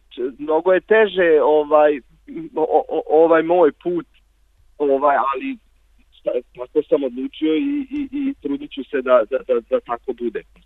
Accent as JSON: {"language": "Serbian", "country": "Bosnia & Herzegovina", "also_born_or_lived": "Belgrade", "moved": "yes", "lives_now": "Budapest, Hungary", "said": "ja sam rodom iz Bosne, ali mene jako kupio taj vojvođanski predeo"}